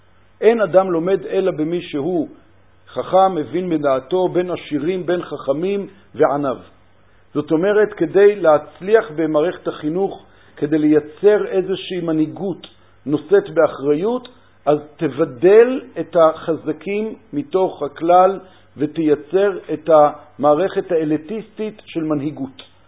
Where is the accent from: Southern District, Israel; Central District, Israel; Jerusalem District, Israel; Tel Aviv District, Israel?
Tel Aviv District, Israel; Ramat Gan; אבל כשאני גדלתי ברמת גן